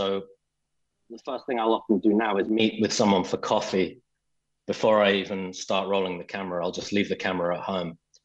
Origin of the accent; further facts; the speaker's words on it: England, United Kingdom; moved away; growing up in England, I've always been kind of terrified of dancing.